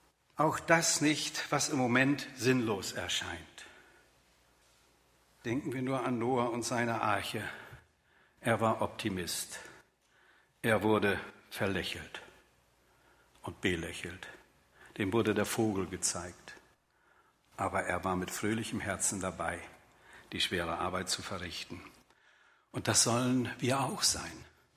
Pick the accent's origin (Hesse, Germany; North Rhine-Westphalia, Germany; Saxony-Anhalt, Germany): North Rhine-Westphalia, Germany; Dünne; das liegt so 6 Kilometer nördlich von Bünde. Das war so mein Heimatort, da bin ich als Kind und als Jugendlicher aufgewachsen. Dünne in Westfalen.